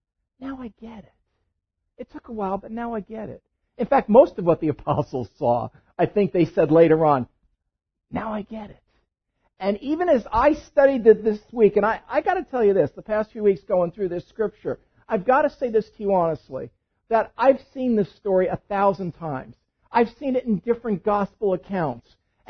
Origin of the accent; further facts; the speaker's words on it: East Coast, United States; man, I'm from the East Coast. This looks like a mafia hit on me.